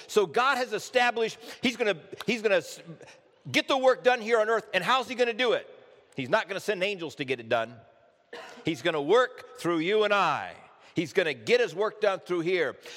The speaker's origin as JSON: {"language": "English", "town": "Clona", "region": "Iowa", "country": "United States", "tie": "born or raised there", "said": "So I grew up in Clona, Iowa, a farming community."}